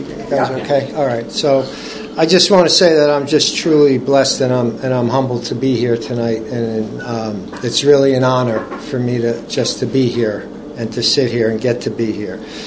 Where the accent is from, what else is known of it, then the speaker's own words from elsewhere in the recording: Newark, New Jersey, United States; born there; And I was born in Newark, New Jersey. And I came from a very close Italian family, very strict Italian family